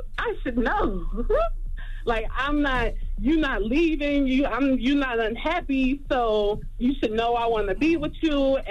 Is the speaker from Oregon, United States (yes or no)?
no; Detroit, Michigan, United States; I'm from Detroit, so I'm a little messed up too. You know, I done seen a lot.